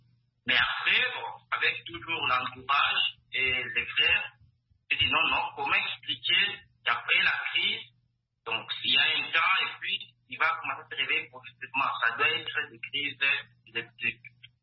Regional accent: Lubumbashi, Haut-Katanga, DR Congo; vivre avec cette maladie-là, ici chez nous, en RDC, à Lubumbashi

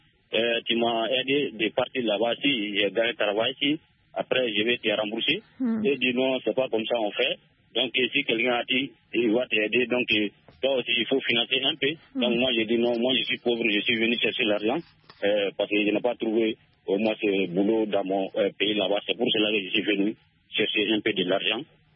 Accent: Sonikini, Mali; nos millions d'auditeurs toujours dans mon village natal à Sonikini.

